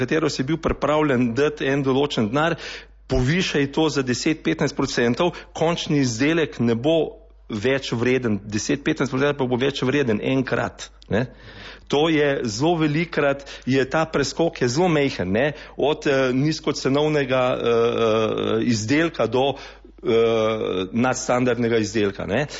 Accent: Ljubljana, Central Slovenia, Slovenia; Samo mi smo vsi živeli v Ljubljani, rojen sem tudi v Ljubljani, zdaj pa ta konc je zelo lep. Smo se pač odločili 7 let nazaj v Ljubljani stanovanje prodamo, tukaj zgradimo eno hiško in smo se vsi preselili sem.

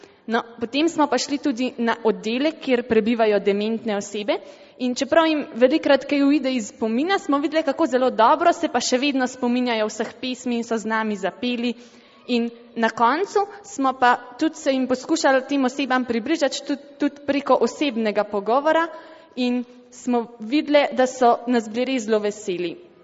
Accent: Upper Carniola, Slovenia; In skupina deklet iz Gorenjske smo se odločile na pustno soboto

